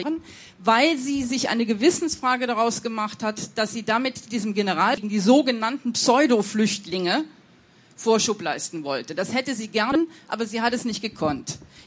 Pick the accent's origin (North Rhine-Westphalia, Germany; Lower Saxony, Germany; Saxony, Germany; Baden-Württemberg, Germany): North Rhine-Westphalia, Germany; Cologne; Ich bin 1966 in Köln geboren. Ich bin aufgewachsen